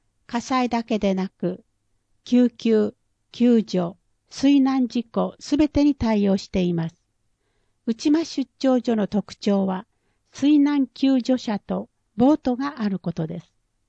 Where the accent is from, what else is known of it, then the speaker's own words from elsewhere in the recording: Okinawa, Japan; 地元は沖縄市ですが、当時採用がなくて、母が生まれ育った浦添市を希望しました。